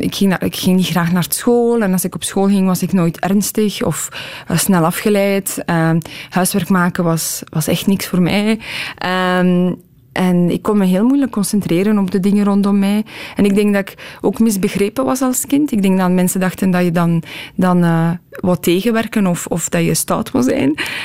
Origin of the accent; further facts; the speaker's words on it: Poland; first language Polish; Dutch is a second language; now in Belgium; Maar dat is natuurlijk mijn verleden, mijn moedertaal. En Nederlands mijn tweede moedertaal.